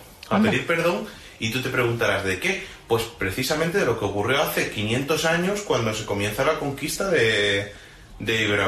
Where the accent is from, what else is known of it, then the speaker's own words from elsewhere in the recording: Extremadura, Spain; como buenos extremeños que somos todos